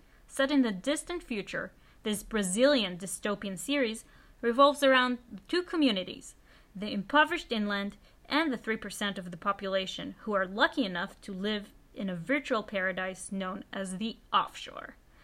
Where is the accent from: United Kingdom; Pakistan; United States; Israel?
Israel; Then, from my home country comes Fauda, an Israeli production on Netflix.